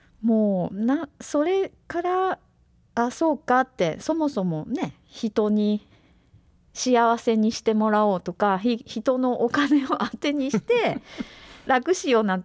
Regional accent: Toyama, Japan; まあ、私は出身が富山県なんですけど、うん、富山県じゃないとこに行きたかったです。

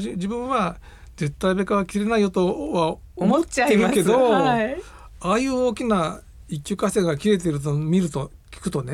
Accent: Shizuoka, Japan; はい、そうです、はい、生まれも育ちも

